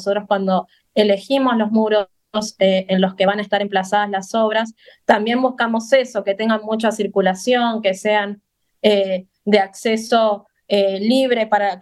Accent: Tierra del Fuego, Argentina; generalmente somos casi todos fueguinos, entonces este evento en especial era muy, muy particular para nosotros, porque tiene que ver con nuestra tierra

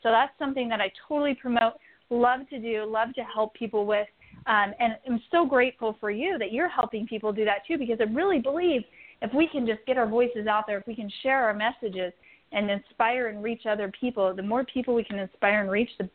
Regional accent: Idaho, United States; I come from Idaho, in a town of 5,000 people.

